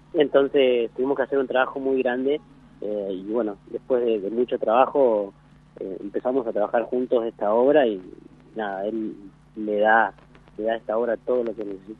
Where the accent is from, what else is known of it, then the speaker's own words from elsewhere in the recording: Río Grande, Tierra del Fuego, Argentina; moved away; cuando yo me fui acá de Río Grande no existía esta movida cultural.